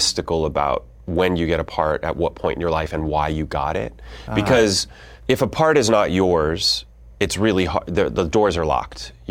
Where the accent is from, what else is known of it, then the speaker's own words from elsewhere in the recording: Columbus, Ohio, United States; I'm from Columbus, Ohio.